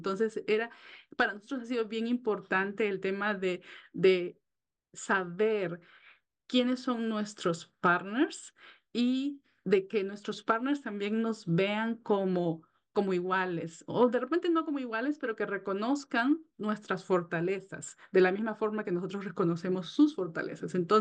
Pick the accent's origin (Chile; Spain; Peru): Peru; now in Virginia, United States; vivo en Virginia. Soy peruana